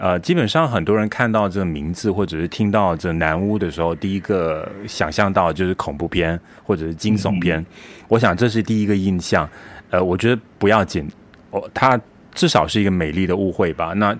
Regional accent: Malaysia; 我是来自马来西亚的

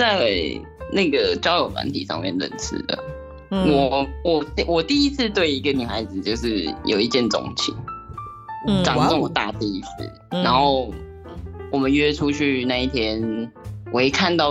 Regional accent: northern Taiwan, Taiwan; 因为我是北部人嘛，然后我为了他要搬去台中然后生活，

